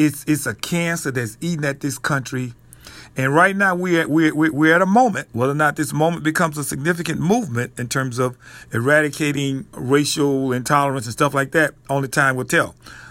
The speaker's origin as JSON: {"language": "English", "town": "Mobile", "region": "Alabama", "country": "United States", "tie": "born or raised there", "said": "I'm originally from Mobile, Alabama. I lived my childhood, early adult life in Mobile. Went to high school there."}